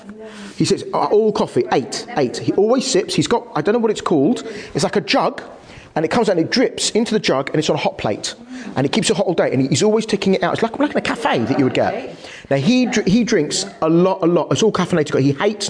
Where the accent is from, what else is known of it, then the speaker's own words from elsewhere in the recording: India; you can finish the whole cup, because as an Indian, finishing the cup.